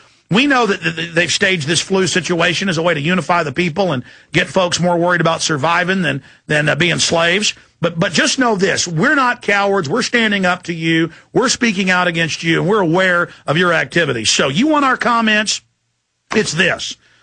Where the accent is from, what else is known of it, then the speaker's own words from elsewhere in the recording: Austin, Texas, United States; from Austin, Texas.